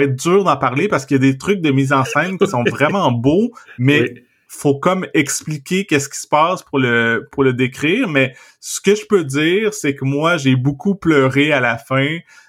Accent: Trois-Rivières, Quebec, Canada; also born or lived in South Shore of Montreal; moi, quand j'étais enfant, je vivais à Trois-Rivières, puis ma famille, on a déménagé sur la rive sud de Montréal

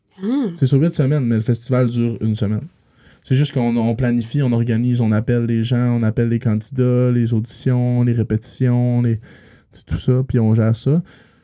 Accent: Bégin, Quebec, Canada; parce que moi, je viens de Bégin, là, à la base.

